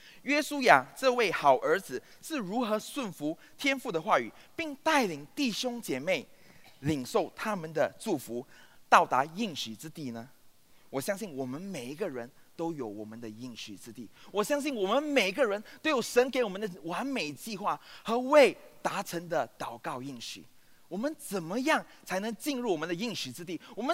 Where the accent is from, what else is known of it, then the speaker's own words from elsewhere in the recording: Singapore; 我是个新加坡人。在新加坡我们都要服兵役